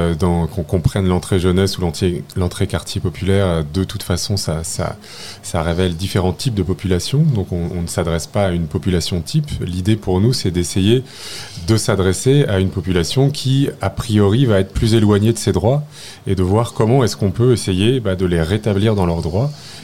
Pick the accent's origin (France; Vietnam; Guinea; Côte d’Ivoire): France; Paris, Île-de-France; Moi, je viens de Paris, je travaille au siège du défenseur des droits.